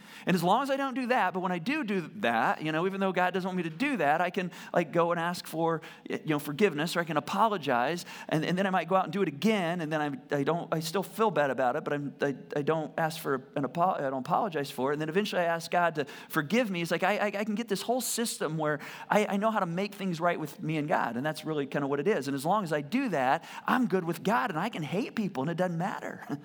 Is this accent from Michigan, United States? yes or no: yes; Michigan, United States; I grew up in Michigan, all right?